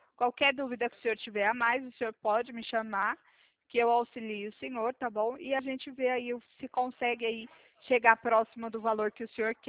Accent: São Paulo, Brazil; eu sou de São Paulo.

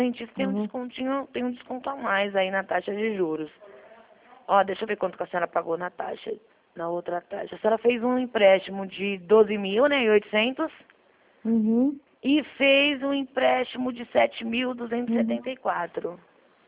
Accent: São Paulo, Brazil; Eu sou aqui de São Paulo.

